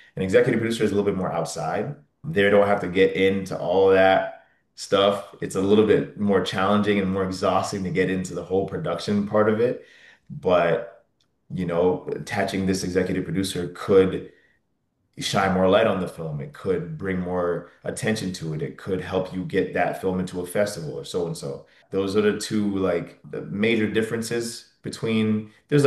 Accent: Canada; I got to bond with him over the fact that we're both Canadian. And we both at the time lived in New York.

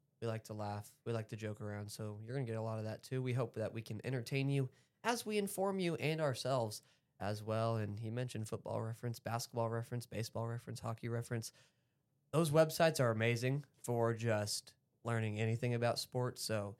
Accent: Missouri, United States; I am from Central Missouri, so I kind of borderline Kansas City, St. Louis about evenly. About 2.5 hours from each. However, I lean towards Kansas City.

